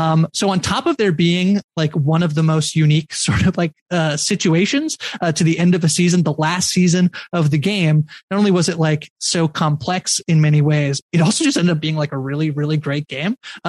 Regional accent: Canada; I'm from Canada where there are only jobs at hockey rinks.

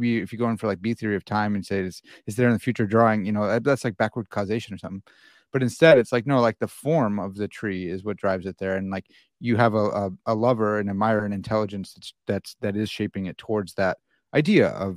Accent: United States; I don't speak French, so I don't try to do it. I'm an American swine.

